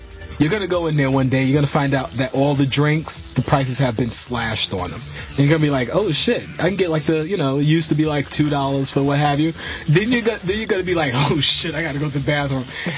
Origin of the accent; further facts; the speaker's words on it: New York, United States; I ain't from Texas. What the fuck I look like? I am a New Yorker, born and raised here.